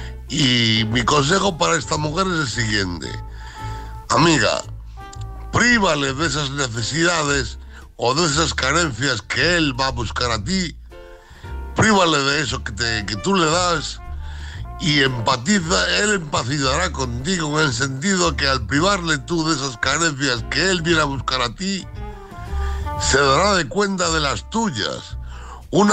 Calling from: Pontevedra, Galicia, Spain; de Pontevedra.

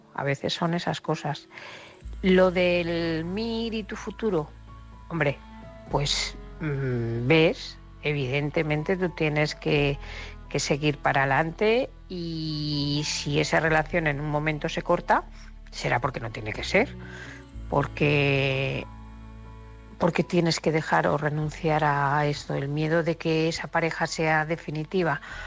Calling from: Barcelona, Catalonia, Spain; corresponsal de Barcelona, y este es un mensaje para Sara.

